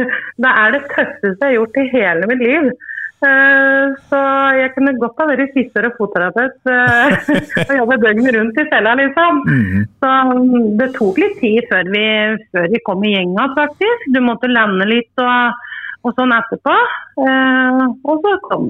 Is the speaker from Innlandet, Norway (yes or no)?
yes; Innlandet, Norway; accent: Toten dialect; Nei, det for at vi kommer fra Toten og tvillinger da, sikkert.